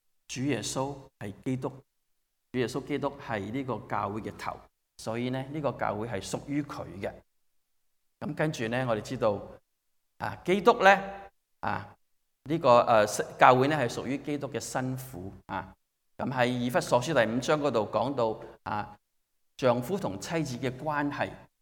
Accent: China; 今天呢你和我是中国人

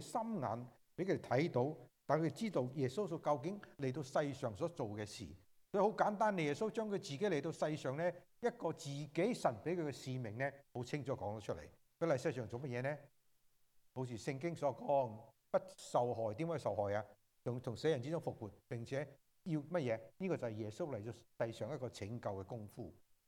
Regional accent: Hong Kong; 大家个个都是香港来的、大家都知道啦

